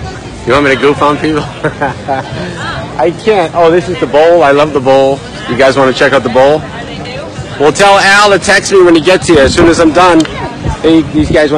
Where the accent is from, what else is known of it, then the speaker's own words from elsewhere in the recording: Naples, Florida, United States; I'm from Naples.